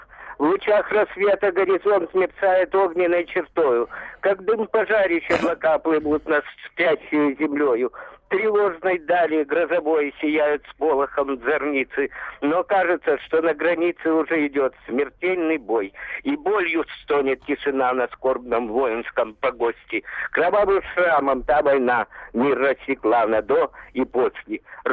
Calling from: Simferopol, Crimea, Ukraine; Я беспокою вас из Симферополя.

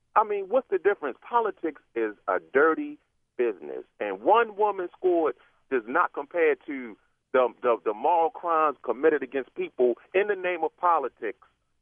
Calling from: Baltimore, Maryland, United States; Yes, I'm calling from Northeast Baltimore, Mac.

